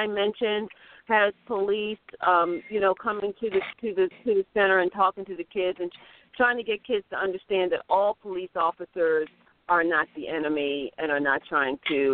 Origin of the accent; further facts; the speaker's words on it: Baltimore, Maryland, United States; I was born in Baltimore. And I was I'm grateful to have been born in a culture in the 60s where life wasn't like this here.